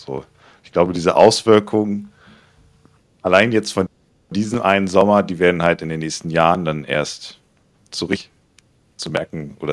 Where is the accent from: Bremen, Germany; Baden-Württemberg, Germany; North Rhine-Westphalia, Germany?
Bremen, Germany; als Bremer weiß ich noch